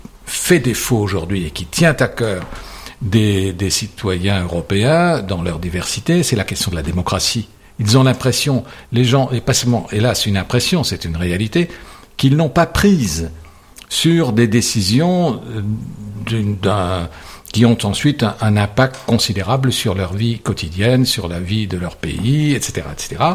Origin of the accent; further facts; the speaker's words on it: Strasbourg, Grand Est, France; je suis strasbourgeois, je suis né à, je sais pas moi, 2-3 kilomètres de la frontière allemande, je suis né quelques années après-guerre. Et donc, j'ai grandi